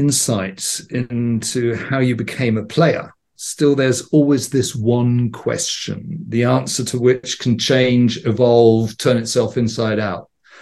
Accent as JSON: {"language": "English", "region": "England", "country": "United Kingdom", "tie": "born or raised there", "said": "I grew up in England in the 70s"}